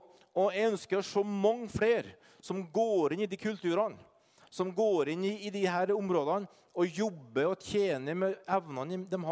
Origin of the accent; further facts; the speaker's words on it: Asker, Akershus, Norway; Ja, jeg har vokst opp i Asker.